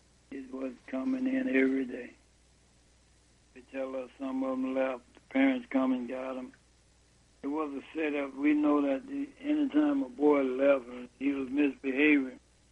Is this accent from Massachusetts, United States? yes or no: no; Dade City, Florida, United States; County, a place called Dade City. And it's a little small town. And I only was a couple of guys from my hometown.